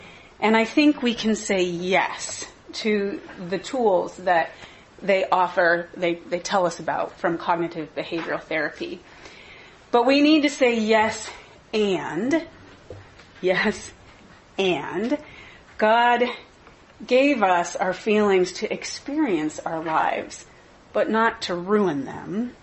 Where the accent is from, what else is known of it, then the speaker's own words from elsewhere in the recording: California, United States; I grew up in California in the public schools during the height of the self-esteem movement.